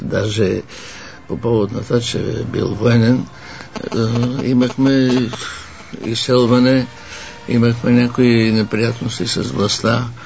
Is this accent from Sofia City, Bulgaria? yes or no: yes; Sofia, Sofia City, Bulgaria; also born or lived in Yambol; Не, аз съм роден в Ямбол, където баща ми е бил на служба, но по-късно дойдохме в София, разбира се, и тук се учих училището